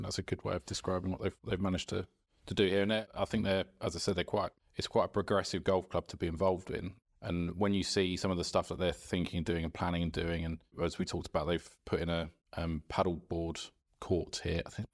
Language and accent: English; Esher, South East England, United Kingdom; He worked in a golf club in a place near where I grew up in Esher